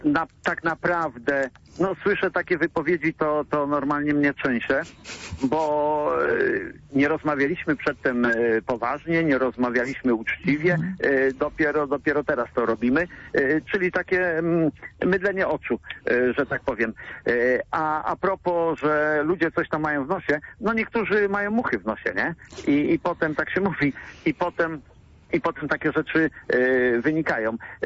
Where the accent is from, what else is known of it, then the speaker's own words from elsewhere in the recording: Poznań, Greater Poland Voivodeship, Poland; my poznaniacy, za przeproszeniem, nie powiem co, nie mieliśmy tam do powiedzenia